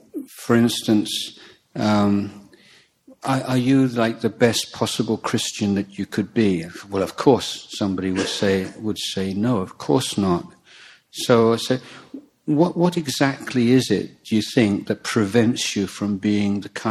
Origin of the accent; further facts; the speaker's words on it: England, United Kingdom; You know, this is my frustration in growing up in England or something